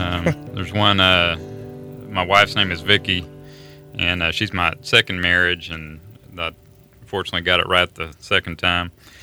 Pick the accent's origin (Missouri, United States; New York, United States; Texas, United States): Texas, United States; Dallas; No, I grew up around Dallas area.